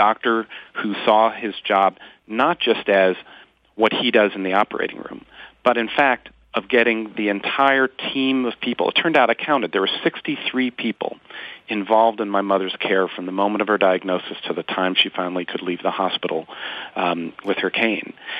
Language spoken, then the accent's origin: English; Ohio, United States; We have 60,000 people on staff, 3 times bigger than the town I grew up in Ohio.